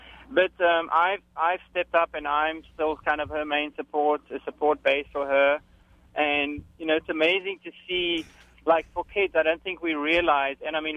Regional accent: South Africa; moved away as an adult; Yeah, originally I'm from South Africa.

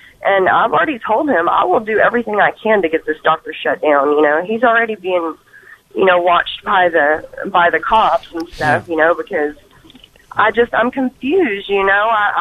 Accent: Willis, United States; I'm a little nervous. I'm from the Willis area.

